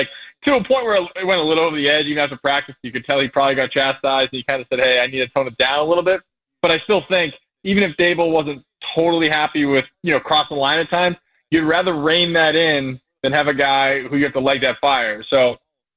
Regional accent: Massachusetts, United States; No, I'm from Massachusetts. So I'll go with that.

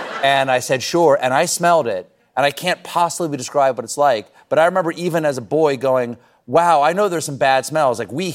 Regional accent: Washington, District of Columbia, United States; born there; I remember I was born in Washington, D.C.

